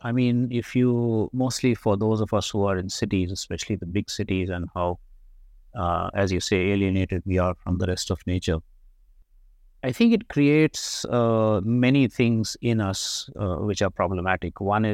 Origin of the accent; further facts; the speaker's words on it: New Delhi, Delhi, India; When I was growing up in New Delhi, I did my schooling and college in New Delhi.